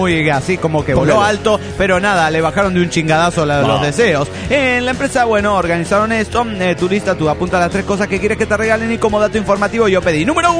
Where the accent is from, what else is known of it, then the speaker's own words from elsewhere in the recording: Cuernavaca, Morelos, Mexico; de Cuernavaca, Morelos, México.